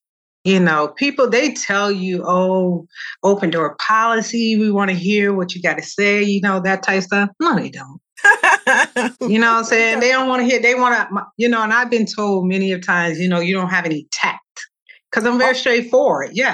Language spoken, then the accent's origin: English; Georgia, United States; I was stationed in Alabama, and I'm originally from Georgia.